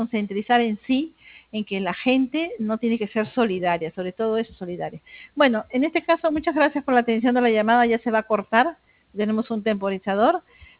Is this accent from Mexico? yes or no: no; Peru; now in Santiago, Chile; Sí, soy peruana. Pero vivo acá en Chile, en Santiago.